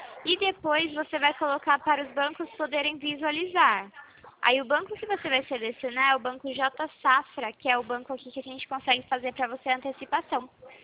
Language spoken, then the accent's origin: Portuguese; Itu, São Paulo, Brazil; eu sou de São Paulo, é de Itu, cidade de São Paulo.